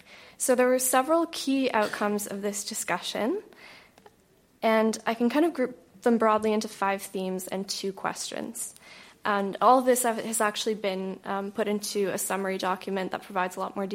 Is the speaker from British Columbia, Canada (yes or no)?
no; Waterloo, Ontario, Canada; I'm Canadian and British. I grew up in Waterloo, Ontario, which is very much one of the tech hubs of Canada.